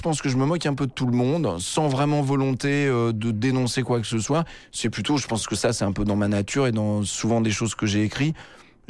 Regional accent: Paris, Île-de-France, France; moi, je suis parisien d'origine, mais ça fait des années, en fait, que je me partage entre Paris, donc que je connais parfaitement, vu les milieux dans lesquels j'évolue, et un tout petit village qui se trouve pas dans les Causses, mais tout de même dans une vraie campagne.

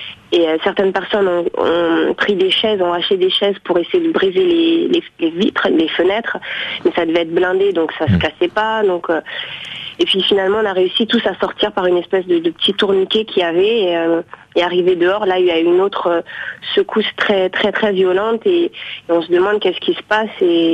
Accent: France; est-ce que comme je suis française, est-ce que je dois aller à l'ambassade?

